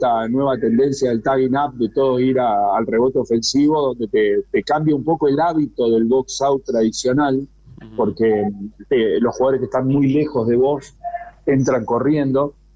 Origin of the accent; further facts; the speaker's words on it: Argentina; moved away; yo vengo de Argentina